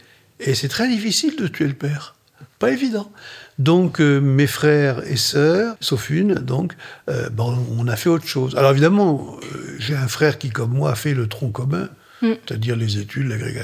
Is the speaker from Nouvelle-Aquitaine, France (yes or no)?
yes; Libourne, Nouvelle-Aquitaine, France; born there; Je suis né à Libourne parce que mon père était à cette époque-là professeur à l'université de Bordeaux. Et c'est le hasard des affectations. Je suis un enfant de fonctionnaire, tout simplement.